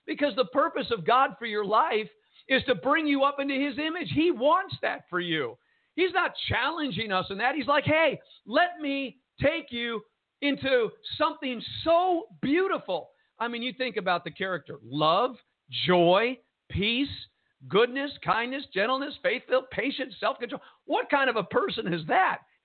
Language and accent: English; Jersey City, New Jersey, United States; born there; I was born in Jersey City, New Jersey.